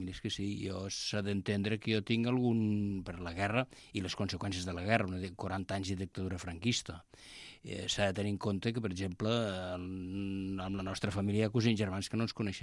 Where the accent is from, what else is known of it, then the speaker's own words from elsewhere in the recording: Miralcamp, Catalonia, Spain; also born or lived in Lleida; És veritat que sóc nascut a Lleida, però jo em sento de Miralcama.